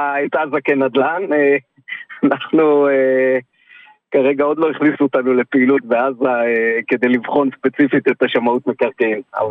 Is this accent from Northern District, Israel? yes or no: yes; Sde Ya'akov, Northern District, Israel; אני ממושב שדה יעקב, עמק יזרעאל.